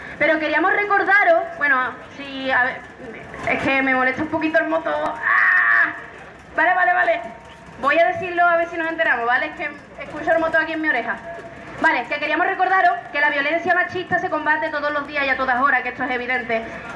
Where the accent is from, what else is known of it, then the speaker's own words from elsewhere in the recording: Seville, Andalusia, Spain; actriz, escritora, ella es de León, yo soy de Sevilla